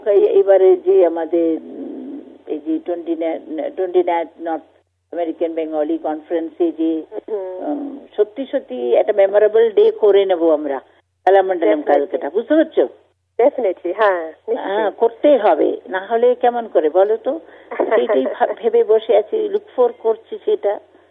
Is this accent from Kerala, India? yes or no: yes; Kerala, India; born there; now in Kolkata, India; আমি তো কেরালাতে খালি জন্ম হয়েছে বাকি সব তো এখানে